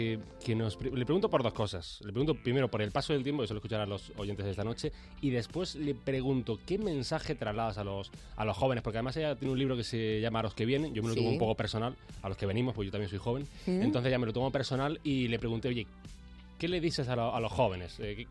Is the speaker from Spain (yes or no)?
yes; Granada, Andalusia, Spain; now in Madrid, Spain; yo soy de Granada. Entonces yo cuando vine aquí a Madrid